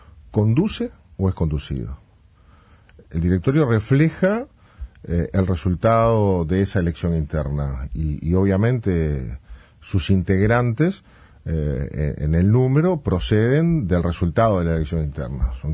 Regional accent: Montevideo, Uruguay; Nosotros, como montevideanos, muchas veces vemos en las elecciones de mayo muy, muy sesgadas por nuestra visión de Montevideo.

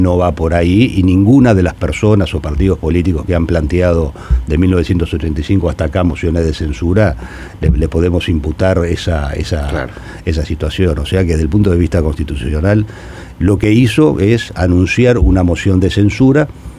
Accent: Uruguay; Mi deseo, como uruguayo, que no pase nada

